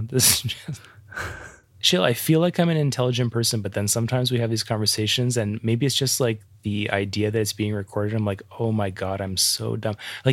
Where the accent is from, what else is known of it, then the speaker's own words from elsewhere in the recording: Calgary, Alberta, Canada; where I grew up in Southwest Calgary